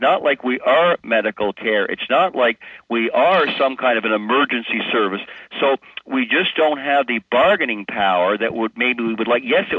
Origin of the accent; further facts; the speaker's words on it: Nova Scotia, Canada; I grew up in Nova Scotia, so what happened with the steel mills and the coal mines